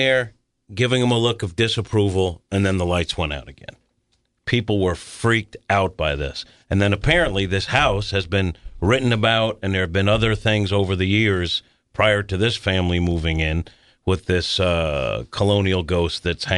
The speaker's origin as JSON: {"language": "English", "town": "South Nyack", "region": "New York", "country": "United States", "tie": "born or raised there", "said": "there's this one house where I grew up in South Nyack, New York, that is famous for being haunted. It might be Central Nyack, but it's in the Nyack area proper."}